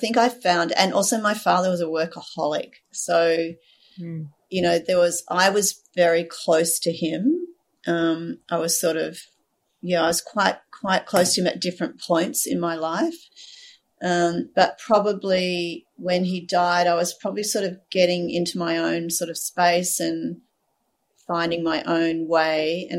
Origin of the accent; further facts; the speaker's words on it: Melbourne, Victoria, Australia; born there; I was actually born in Melbourne. So I was born in Melbourne. My parents were living in Melbourne at the time that I was adopted.